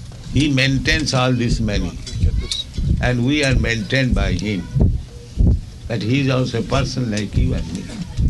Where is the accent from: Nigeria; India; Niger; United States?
India; English is a second language; Otherwise, I'm Indian, I'm poor man.